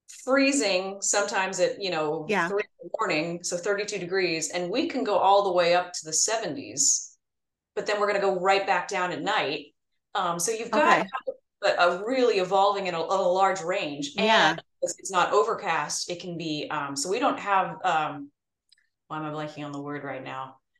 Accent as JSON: {"language": "English", "region": "California", "country": "United States", "tie": "born or raised there", "said": "I grew up in Napa Valley and I didn't want to do Napa Valley because sometimes it has a little too much of a Hollywood feel."}